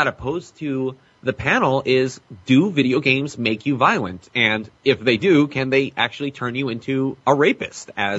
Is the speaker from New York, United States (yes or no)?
no; Wisconsin, United States; I'm from Wisconsin, and we're in the middle of a war as it is